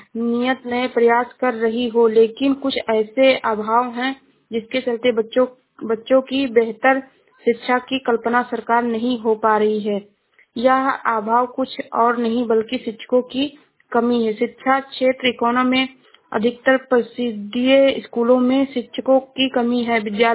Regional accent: Uttar Pradesh, India; मैं जिला श्रावस्ती से हूँ।

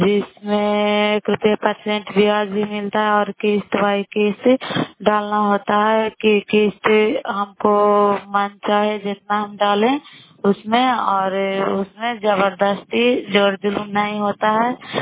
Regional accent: Bihar, India; नालंदा जिला कड़ा ब्लॉक की निवासी हूँ।

